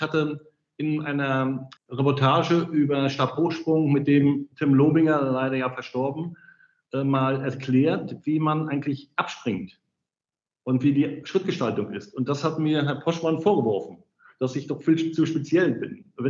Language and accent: German; Rostock, Mecklenburg-Vorpommern, Germany; also born or lived in Berlin; in Rostock habe ich dann überlegt, das ist meine Heimatstadt, und da bin ich nach 20 Jahren Berlin auch wieder hingezogen.